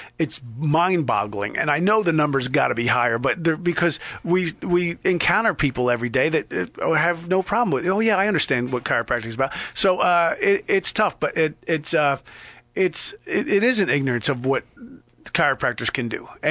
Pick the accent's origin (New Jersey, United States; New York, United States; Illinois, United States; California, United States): New Jersey, United States; I grew up in Jersey, but it wasn't like, I wasn't in inner city. It was suburbs in Jersey.